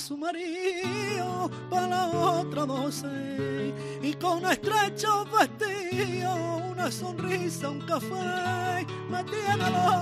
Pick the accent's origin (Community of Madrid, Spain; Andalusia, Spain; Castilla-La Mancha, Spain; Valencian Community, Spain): Andalusia, Spain; La Línea de la Concepción; now in Seville, Spain; muy cerquita de mi línea, de mis amores.